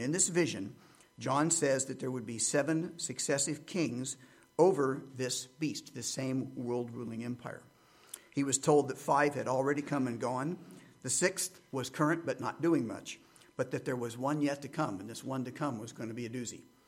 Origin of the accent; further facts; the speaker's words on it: Midwest, United States; Like that growing up in the Midwest when tornadoes would come through.